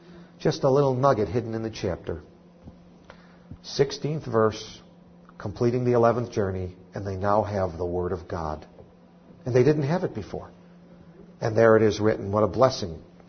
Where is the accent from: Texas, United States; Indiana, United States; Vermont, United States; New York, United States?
New York, United States; Poughkeepsie; born there; I was born in Poughkeepsie, and then I moved to, I don't know, we were in a place called Marlborough for a while, and then we were in East Buffalo, and then we moved to Williamsville and Amherst, then to Kenmore. And I've moved all around in my life.